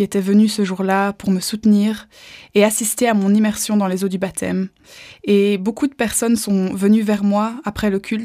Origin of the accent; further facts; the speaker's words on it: Brussels, Brussels-Capital Region, Belgium; Donc j'ai grandi en Belgique, à Bruxelles, dans une famille de 5.